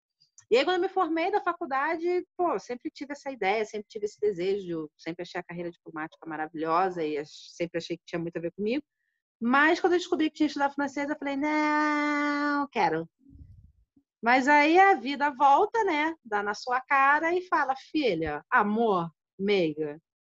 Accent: Rio de Janeiro, Brazil; born there; now in Curitiba, Brazil; Eu tenho 38 anos, sou advogada, nasci no Rio de Janeiro, mas moro em Curitiba.

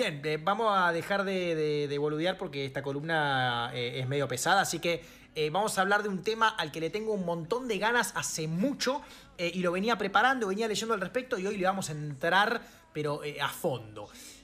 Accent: Argentina; no estoy en el país porque estoy en este momento en el Río de Janeiro, en Brasil. Soy un argentino hablando portuñol

